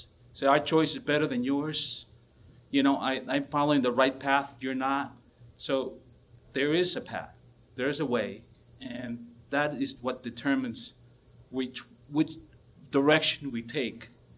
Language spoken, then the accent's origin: English; White Plains, New York, United States; I'm not from here, I'm from White Plains, New York